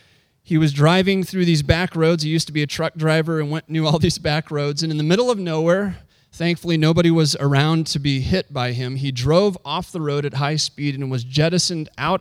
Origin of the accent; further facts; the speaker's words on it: Illinois, United States; back in Illinois, Franciscan Hospital, close to my hometown